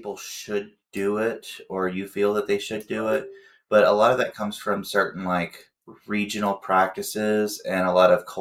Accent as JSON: {"language": "English", "region": "the South", "country": "United States", "tie": "born or raised there", "said": "growing up in the South with a lot of Southern Baptists, you have this a lot where, you know, people, a lot of them won't say that they're a Christian."}